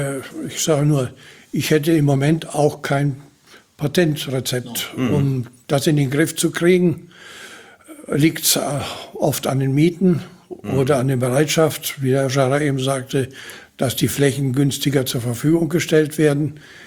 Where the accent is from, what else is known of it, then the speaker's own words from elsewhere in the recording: Hesse, Germany; also born or lived in Sudetenland; now in Neuwied, Germany; ich war 6 Jahre, als wir vertrieben worden sind aus dem Sudetenland, sind dann nach Hessen gekommen, haben dort bis 1951 gelebt.